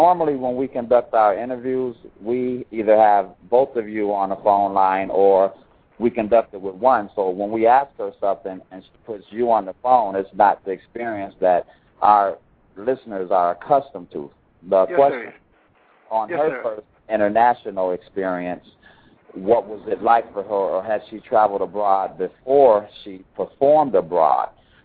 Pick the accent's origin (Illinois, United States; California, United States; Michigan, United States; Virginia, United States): Illinois, United States; Chicago; Right, I remember that as a child growing up in Chicago.